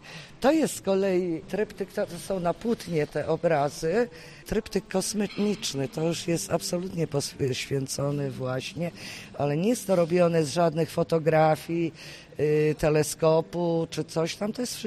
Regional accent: Zamość, Lublin Voivodeship, Poland; ja jestem z Zamościa i kocham Roztocze nasze. Ja miałam dziadków na Roztoczu, w Sójscu, to jest taka turystyczna, bardzo fajna miejscowość.

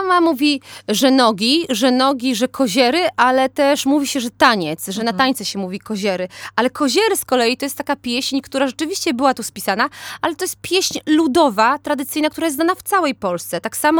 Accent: Silesian Voivodeship, Poland; przecież jestem Ślązaczką

